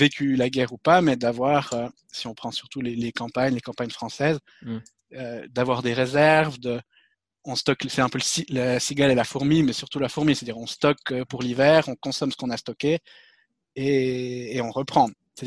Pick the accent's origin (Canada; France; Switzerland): Switzerland; donc moi je suis suisse, je ne sais pas si on l'a dit